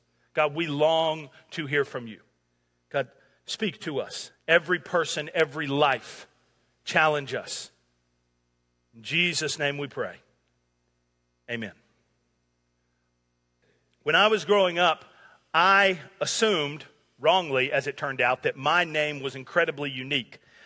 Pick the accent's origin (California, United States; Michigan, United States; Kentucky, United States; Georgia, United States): Georgia, United States; Atlanta; I was born in Atlanta. I grew up in Georgia.